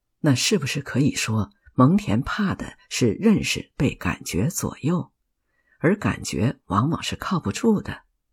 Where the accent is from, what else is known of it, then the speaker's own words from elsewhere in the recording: China; 在我们中国人之间，这种似是而非、模棱两可的争论太多了